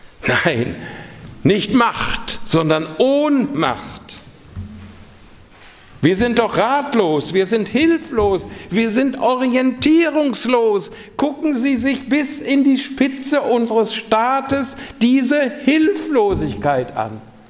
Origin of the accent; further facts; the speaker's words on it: Münster, North Rhine-Westphalia, Germany; Auch der westfälische Frieden aus meiner Heimat Münster